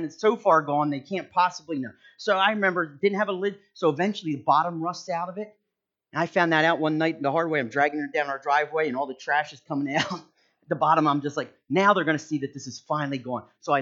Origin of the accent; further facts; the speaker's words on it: Haddon Heights, New Jersey, United States; Growing up, we grew up right here in Haddon Heights, right on Kings Highway